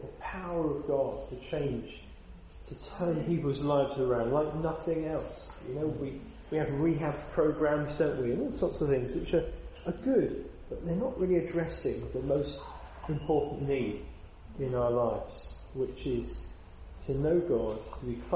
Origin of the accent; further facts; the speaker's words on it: Bournemouth, South West England, United Kingdom; You might know, my hometown's Bournemouth.